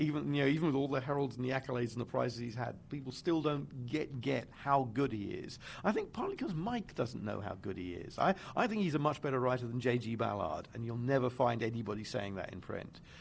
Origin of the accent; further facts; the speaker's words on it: London, United Kingdom; I'm also a Londoner.